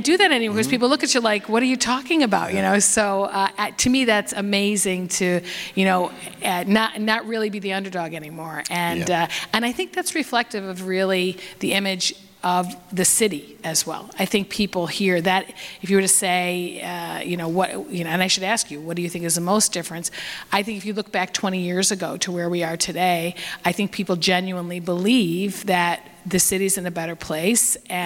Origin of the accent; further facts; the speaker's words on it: Buffalo, New York, United States; I get in a cab and say, where are you from? And I say, Buffalo, they know the teams.